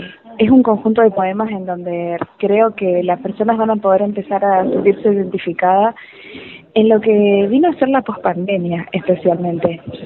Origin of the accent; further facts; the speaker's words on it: Corrientes, Argentina; now in Córdoba, Argentina; Yo soy correntina, pero hace 10 años vivo en Córdoba.